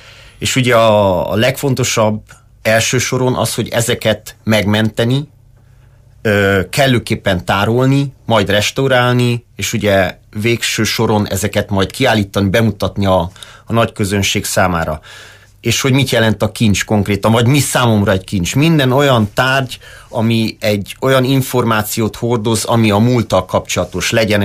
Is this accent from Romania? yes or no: yes; Târgu Mureș, Mureș County, Romania; Az én történetem itt kezdődik, Marosvásárhelyen. Itt születtem 1988-ban. A Kövesdombon végeztem az iskolát, a liceumot, majd a sportliceumba kerültem